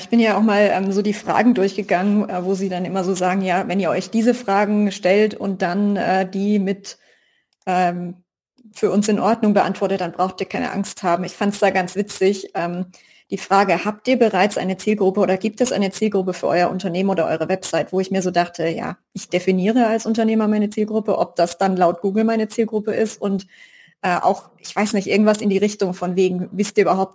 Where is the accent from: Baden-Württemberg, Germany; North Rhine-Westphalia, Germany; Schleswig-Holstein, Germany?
Baden-Württemberg, Germany; Karlsruhe; So muss ich immer als Karlsruher Lichtlein sagen.